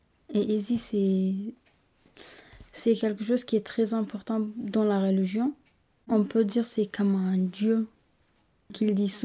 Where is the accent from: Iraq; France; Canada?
Iraq; Sinjar, Nineveh; moved away; Je suis née à Sinjar, Nineveh, en Irak, juste à côté de Mossoul.